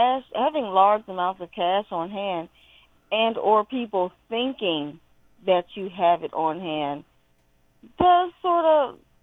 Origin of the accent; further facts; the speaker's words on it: Chicago, Illinois, United States; Everyone knew I was the girl from Chicago who sold the weed.